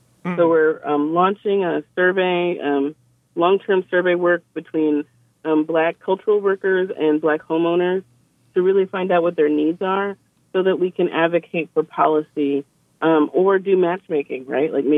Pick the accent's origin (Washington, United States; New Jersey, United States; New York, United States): Washington, United States; Seattle; I grew up in Seattle. I'm born and raised, and my parents were transplants here